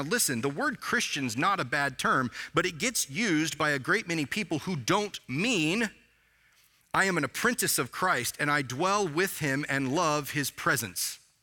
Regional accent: Bible Belt, United States; Well, I'm an American. Yeah. I grew up in the Bible Belt.

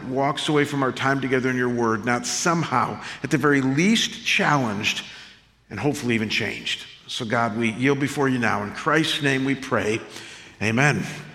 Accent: Ohio, United States; In my hometown, I grew up in a town of about 4,000 people outside of Cleveland, Ohio.

